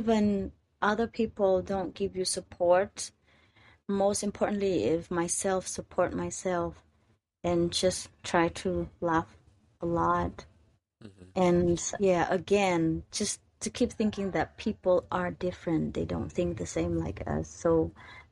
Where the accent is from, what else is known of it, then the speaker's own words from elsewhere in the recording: Cambodia; I told them that I'm from Cambodia.